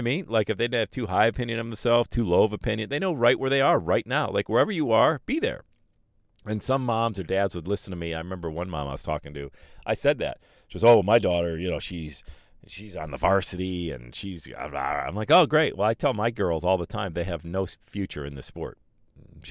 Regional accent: Bradford, Pennsylvania, United States; Wasn't even available at my school back in the 80s when I was growing up in Bradford, PA. Big here in Southwest Ohio.

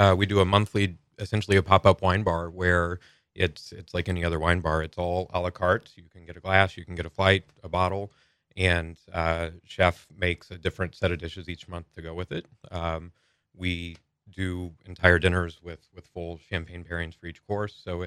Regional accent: United States; also born or lived in Chicago; I actually grew up about an hour north of St. Louis.

